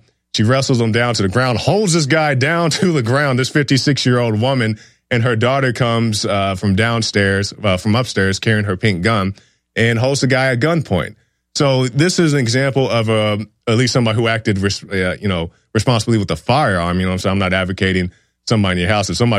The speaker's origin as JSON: {"language": "English", "region": "Oklahoma", "country": "United States", "said": "back when I was in Oklahoma, from my home state of Oklahoma."}